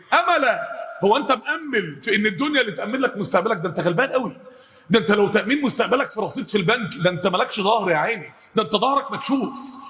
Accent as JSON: {"language": "Arabic", "town": "Mansoura", "region": "Dakahlia", "country": "Egypt", "said": "مكان يعني مهم قوي عندنا في المنصوره"}